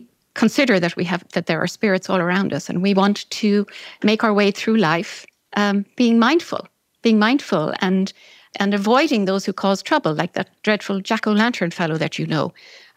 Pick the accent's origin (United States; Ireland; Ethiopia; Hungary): Ireland; born or raised there